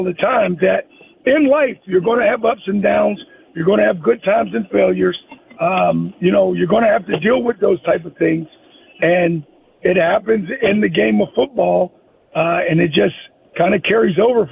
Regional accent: Clareton, United States; I was born and raised in Clareton

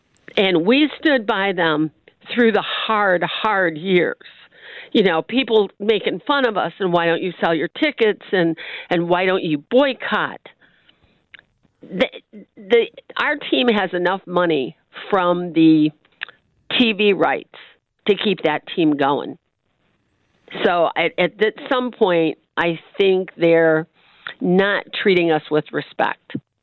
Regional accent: Detroit, Michigan, United States; also born or lived in Chicago; now in Ohio; I grew up in Detroit. We moved to Chicago for 9 years. We drove back to the Lions. Mm-hmm. Got stuck, moved back to Michigan. Got stuck here in Ohio.

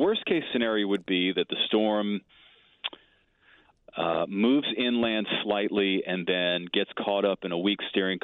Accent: Florida, United States; now in Houston, United States; Originally, I grew up in South Florida. I was a beach boy from South Florida, but I've been here in Houston for 17 years.

